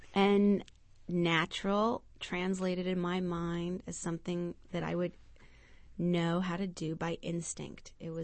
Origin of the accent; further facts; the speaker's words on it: United States; but as an American woman that thought I was so savvy, for example, I knew where in New York City to get the best leg wax.